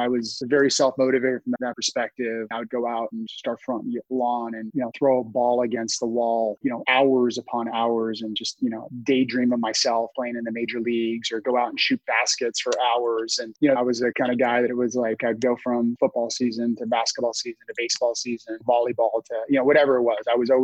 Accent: California, United States; also born or lived in East Coast; So I'm originally from the East Coast, but grew up on the West Coast. So spent most of my life in Southern California.

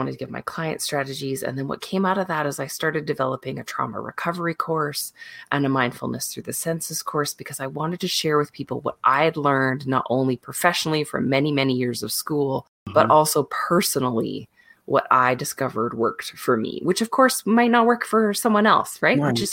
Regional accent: Canada; Well, I'm Canadian, so I'm going to say we're classically known for just wandering around saying thank you and sorry for every single thing.

